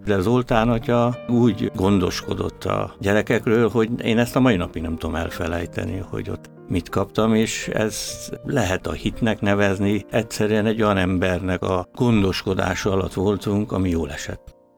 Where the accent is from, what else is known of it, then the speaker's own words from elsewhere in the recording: Budapest, Hungary; János kórházba születtem, és a Csaba utcába laktunk egészen 17 éves koromig, és gyereknek ez szerintem nagyon jó terület volt